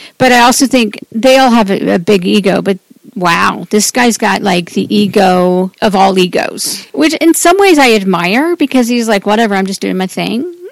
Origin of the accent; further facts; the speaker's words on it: Ohio, United States; we just had one in my home state, which is Ohio.